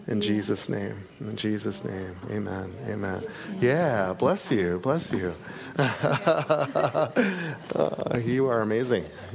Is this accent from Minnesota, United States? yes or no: yes; Staples, Minnesota, United States; we're from Staples, Minnesota. Our address is Browerville. It's kind of just south of Staples. And I'm a small town country family doctor.